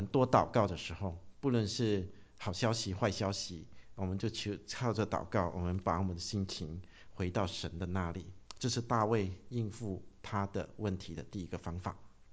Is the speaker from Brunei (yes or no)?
yes; Brunei; 我从小到大我就很怕见光的哈。我们文莱那里